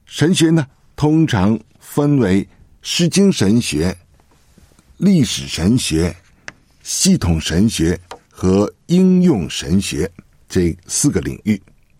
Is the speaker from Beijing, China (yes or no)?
yes; Beijing, China; also born or lived in Australia; 那我呢是在北京长大的，我曾经呢是在电视台里边做工程师，后来呢到了澳大利亚